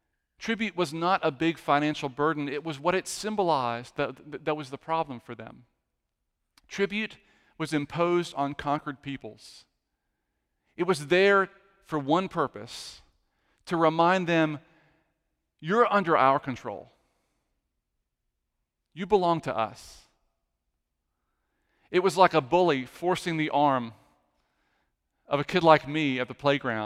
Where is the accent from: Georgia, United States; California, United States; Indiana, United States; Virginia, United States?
Virginia, United States; Richmond; And growing up in Richmond, I remember the toll on 95 right in the middle of the city, the Belvedere Toll Plaza.